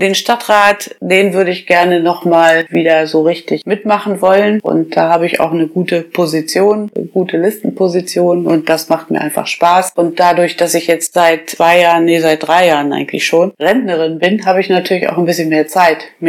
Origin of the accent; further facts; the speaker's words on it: Kreinsen, Lower Saxony, Germany; also born or lived in Bad Gandersheim; Ich bin geboren in Bad Gandersheim und gewohnt habe ich eben zu Hause in meinem Elternhaus in Kreinsen